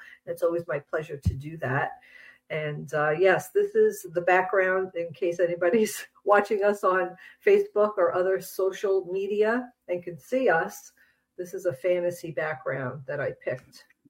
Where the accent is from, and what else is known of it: Long Island, New York, United States; born or raised there; also born or lived in New Jersey; now in Minnesota, United States